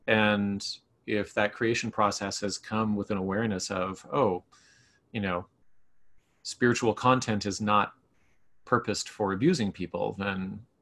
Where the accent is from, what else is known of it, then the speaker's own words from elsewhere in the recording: Canada; I mean, I'm Canadian, and we have an intellectual here who influenced everybody really, really hardcore